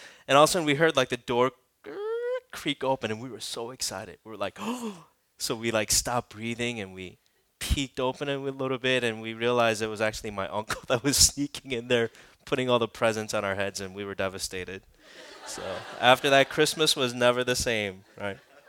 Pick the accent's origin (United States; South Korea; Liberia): South Korea; When I grew up in Korea, you know, all of us would gather together at my aunt's house